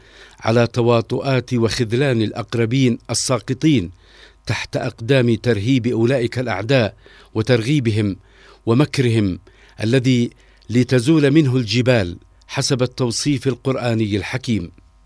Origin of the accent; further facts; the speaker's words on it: Yemen; وهذا هو حالنا كيمنيين